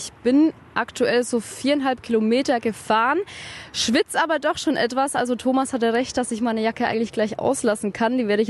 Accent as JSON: {"language": "German", "town": "Kronach", "region": "Bavaria", "country": "Germany", "tie": "born or raised there", "said": "Ich bin halt eben doch gebürtige Kronacherin und kenne mich hier in Coburg doch noch nicht so ganz gut aus."}